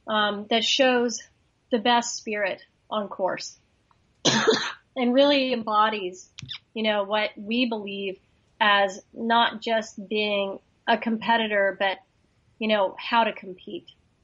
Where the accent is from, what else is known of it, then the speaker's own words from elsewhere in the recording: Crested Butte, Colorado, United States; now in California, United States; You know, I moved to California from Colorado, from Crested Butte, Colorado, which is where my home is, and really special place.